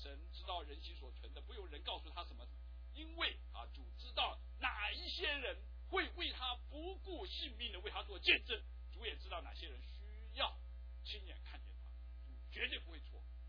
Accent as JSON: {"language": "Chinese", "country": "China", "said": "这跟我们中国人也有点相近"}